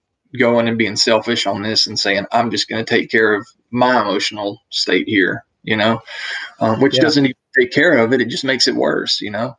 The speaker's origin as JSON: {"language": "English", "town": "Jasper", "region": "Alabama", "country": "United States", "said": "I went to rehab about a week later in Florence, Alabama, which is where I live now. And I'm from Jasper, which is where I'm at right now, but which is about 45 minutes north of Birmingham."}